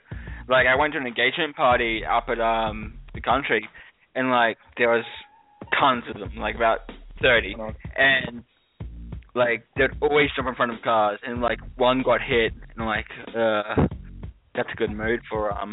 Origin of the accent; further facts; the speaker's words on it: Queensland, Australia; Yeah, Australia. Queensland.